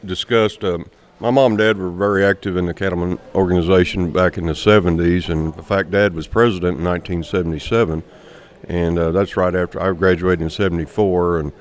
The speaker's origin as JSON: {"language": "English", "town": "Salem", "region": "Missouri", "country": "United States", "said": "I'm from Dent County, but our affiliate is Dent Phelps. We got a two county organization. I went to school in Salem and graduated there in 74."}